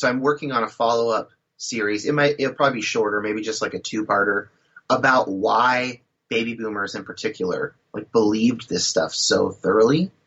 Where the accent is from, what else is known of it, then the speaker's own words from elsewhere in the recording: California, United States; my own sort of like California evangelicalism light experience that I was raised with in Northern California.